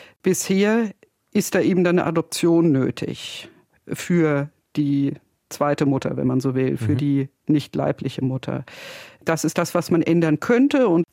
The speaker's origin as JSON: {"language": "German", "region": "Berlin", "country": "Germany", "said": "als Berlinerin etwas ist, was einen sehr interessiert"}